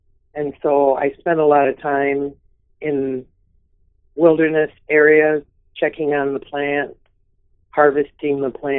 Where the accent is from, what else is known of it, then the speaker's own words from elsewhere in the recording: Grand Rapids, Michigan, United States; And I was born in the Washtenong area, the Grand Rapids area, and about the center of the Mitt of the Lower Peninsula.